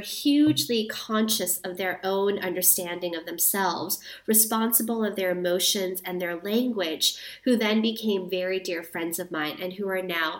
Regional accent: New York City, New York, United States; also born or lived in Guatemala / Thailand; in New York City. So I'm a New Yorker.

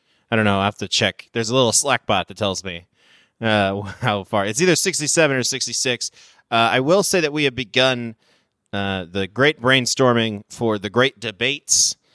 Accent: Midwest, United States; One of my favorites growing up in the Midwest in cold areas

